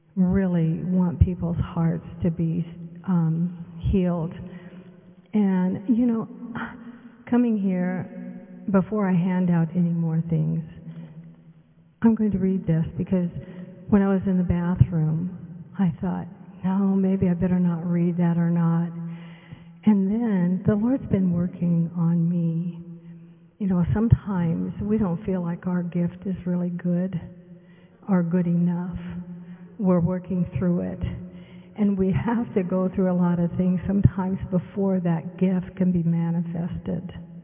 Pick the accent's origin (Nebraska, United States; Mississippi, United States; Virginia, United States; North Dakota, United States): North Dakota, United States; Belcourt; I'm from Belcourt, North Dakota, Turtle Mountain. Hi, Vicky. Turtle Mountain Indians, North Dakota.